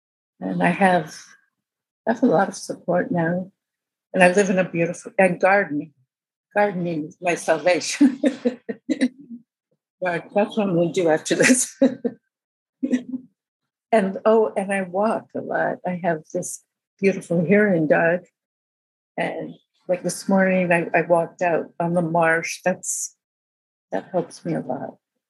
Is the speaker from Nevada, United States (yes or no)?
no; California, United States; I thought I knew about cults. I grew up outside of Berkeley.